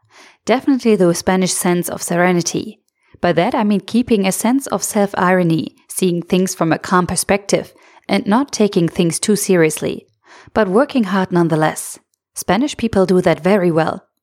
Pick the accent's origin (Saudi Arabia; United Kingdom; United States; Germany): Germany; Sindelfingen, Baden-Württemberg; born there; English is a second language; I was born in Sindelfingen